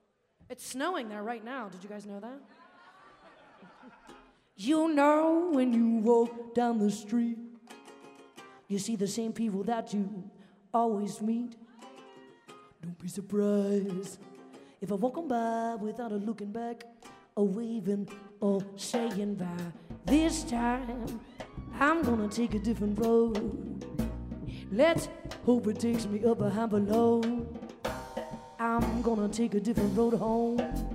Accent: Minnesota, United States; So once again, we come from Minnesota.

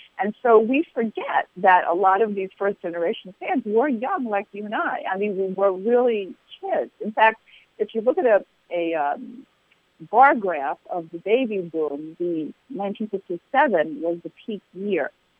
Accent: New York, United States; I grew up in New York. Those were the papers that were in the house.

